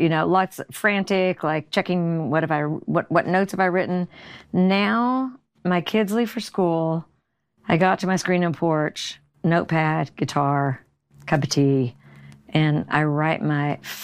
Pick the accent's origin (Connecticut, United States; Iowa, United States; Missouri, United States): Missouri, United States; now in Nashville, United States; No, I'm kidding. I'm from Missouri, yes.